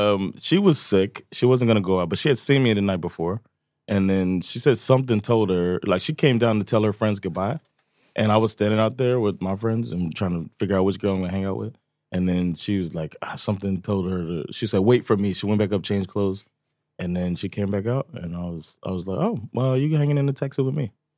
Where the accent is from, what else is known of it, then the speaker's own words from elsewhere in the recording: Miami, Florida, United States; I'm from Miami.